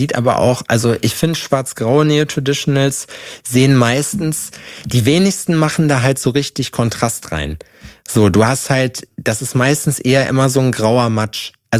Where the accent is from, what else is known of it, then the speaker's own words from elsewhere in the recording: Schalksmühle, North Rhine-Westphalia, Germany; ich komme ja aus der Grenze zum Pott hinten, also Schalksmühle, das ist halt so bei Hagen, so in der Nähe von Dortmund.